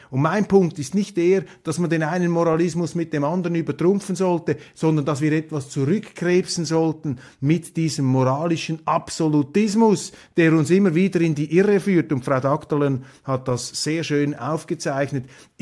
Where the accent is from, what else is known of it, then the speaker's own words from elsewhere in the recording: Switzerland; als Schweizer beunruhigt mich das, besorgt mich das auch.